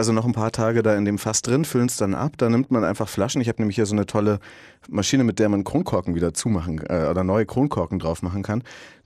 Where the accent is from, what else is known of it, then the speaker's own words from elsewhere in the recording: Bavaria, Germany; ich komme aus Bayern